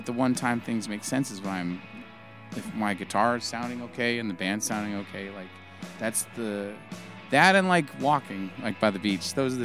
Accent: Indiana, United States; I grew up in Indiana where there was no water. It was like Lake Michigan, I thought was the ocean, legitimately, until someone had to remind me that's not the ocean.

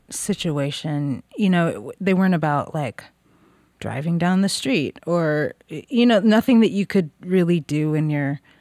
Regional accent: Little Rock, Arkansas, United States; now in Austin, United States; I came from Arkansas where there's no like cohesive music scene in Arkansas or in Little Rock, you know?

